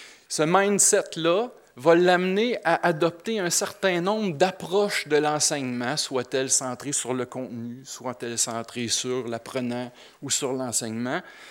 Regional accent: Quebec, Canada; mais chez nous au Québec, c'est ce qu'on appelle un « buzzword »

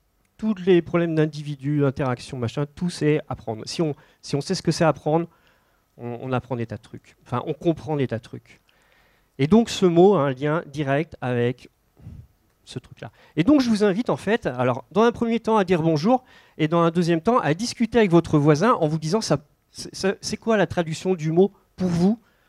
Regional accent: Pays de la Loire, France; Moi je viens de Vendée, donc plus j'ai envie de dire bienvenue chez vous.

